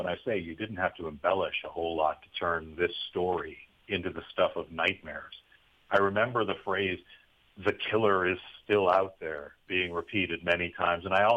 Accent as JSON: {"language": "English", "town": "Cleveland", "region": "Ohio", "country": "United States", "tie": "born or raised there", "said": "Well, I grew up in Cleveland."}